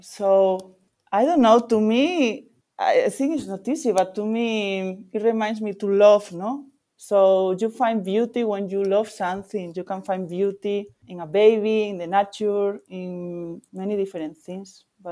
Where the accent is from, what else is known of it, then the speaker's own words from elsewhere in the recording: Vigo, Galicia, Spain; born there; English is a second language; I was born in Vigo, okay, which is very close to Portugal, and is on the coast.